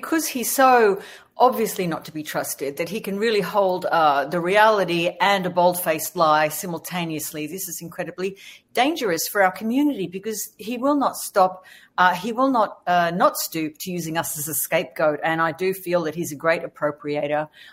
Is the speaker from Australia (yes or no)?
yes; Sydney, New South Wales, Australia; currently hosting 11 matches down under in my hometown of Sydney.